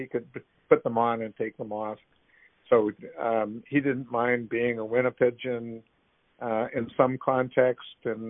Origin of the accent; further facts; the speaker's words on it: Western Canada, Canada; Now I'm a Western Canadian